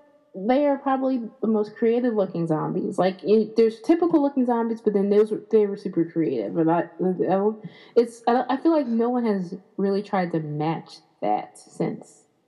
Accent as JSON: {"language": "English", "town": "Philadelphia", "region": "Pennsylvania", "country": "United States", "tie": "born or raised there", "said": "Philadelphia, so that's always, there's always pride when I find out that certain actors that I've enjoyed are from my hometown."}